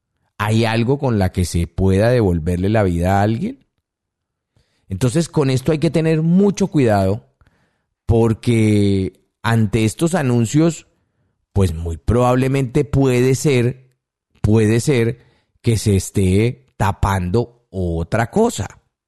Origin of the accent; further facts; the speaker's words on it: Tolima, Colombia; como yo soy del Tolima